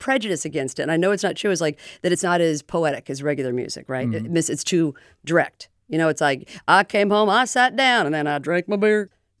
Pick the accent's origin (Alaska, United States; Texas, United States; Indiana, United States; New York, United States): Indiana, United States; And then when I'm, you know, the fact I'm from Indiana, and then even the men I was dating are a lot of Southerners.